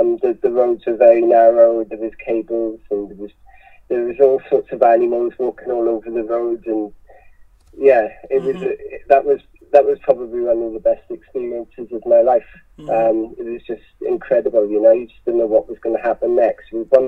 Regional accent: Swansea, Wales, United Kingdom; so I'm originally from Swansea in South Wales in the UK

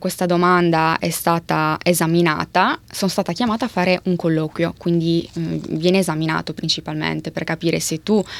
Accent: Cagliari, Sardinia, Italy; Precisamente arrivo da Cagliari.

